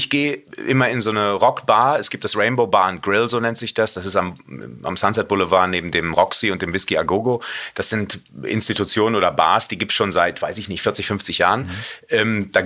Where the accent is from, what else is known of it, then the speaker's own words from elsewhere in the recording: Cologne, North Rhine-Westphalia, Germany; weil ich ja Rheinländer bin als Kölner